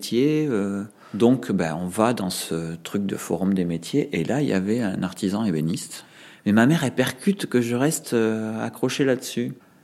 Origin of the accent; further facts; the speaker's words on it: Agen, Nouvelle-Aquitaine, France; accent: southwestern French; Moi, je suis un gamin de la campagne, donc je suis du sud-ouest de la France, ça doit s'entendre, mon accent.